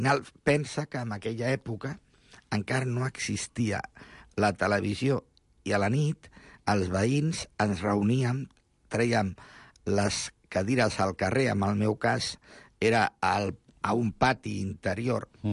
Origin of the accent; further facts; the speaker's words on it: Barcelona, Catalonia, Spain; Aquí, a Barcelona, al barri de Sants, a prop de on està l'emissora.